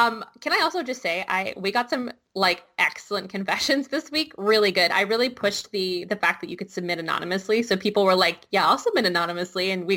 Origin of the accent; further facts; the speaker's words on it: United States; moved away as an adult; now in London, United Kingdom; Yes, I know I'm jumping ship for another country, but I am still an American.